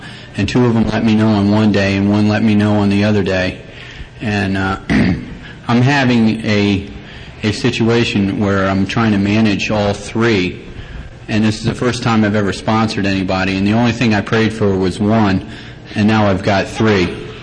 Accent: Tampa, Florida, United States; I'm from Tampa, Florida, the Safe Haven Group.

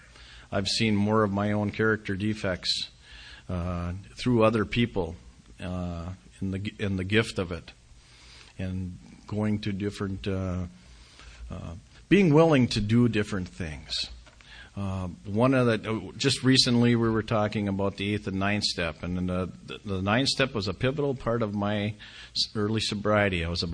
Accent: Two Harbors, Minnesota, United States; So I went back to my hometown, and in Two Harbors, and I went into his garage one Saturday morning

